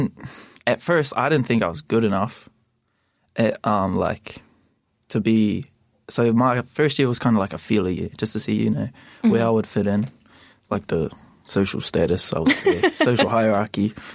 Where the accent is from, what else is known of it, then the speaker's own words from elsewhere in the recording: Palmerston North, Manawatū-Whanganui, New Zealand; I'm Māori. I come from Ruatoki in Ruatoria. But I grew up in Palmerston North. Shout out to Palmerston North.